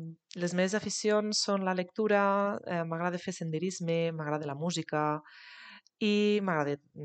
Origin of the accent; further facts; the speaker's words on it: Lleida, Catalonia, Spain; sóc de Lleida i treballo en un institut d'un poble de propet de Lleida.